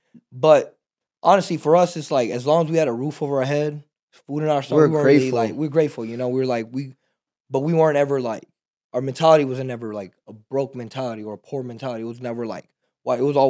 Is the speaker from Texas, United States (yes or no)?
yes; Texas, United States; we're from Texas, so it was, like, a no-go.